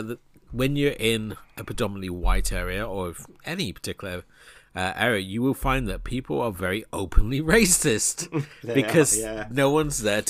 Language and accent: English; South West England, United Kingdom; especially growing up in Como, which is all small villages, and there's not a lot of cultural mixing in Cornwall.